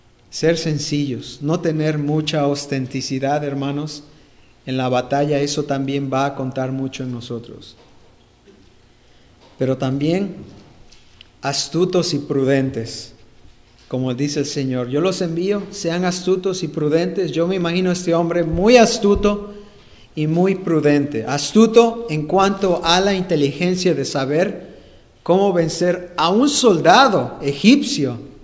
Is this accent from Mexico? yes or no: yes; Mexico; Estoy usando muchos modismos mexicanos, claro, porque soy mexicano, ¿verdad?